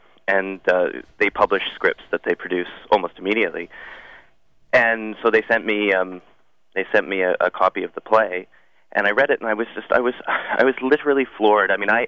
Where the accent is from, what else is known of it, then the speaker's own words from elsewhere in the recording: United States; which I feel as an American I bear some kind of responsibility for.